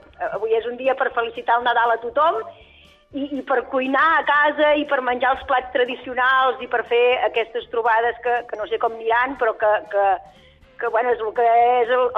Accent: Esponellà, Catalonia, Spain; Soc d'Esponellà, sí senyor.

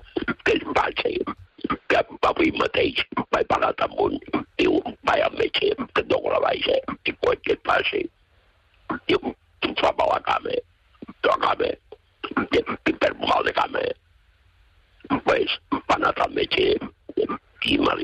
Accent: Claravalls, Catalonia, Spain; Bueno, sí, soc de Claravalls.

